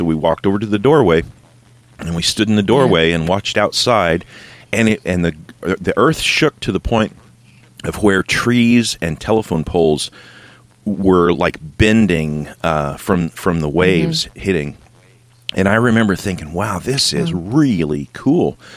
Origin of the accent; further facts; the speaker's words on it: California, United States; also born or lived in Nevada / Kentucky / Ohio; I grew up on the West Coast, and mostly in California, and I've lived in Nevada and Kentucky and Ohio, and now we're kind of traveling around in our RV.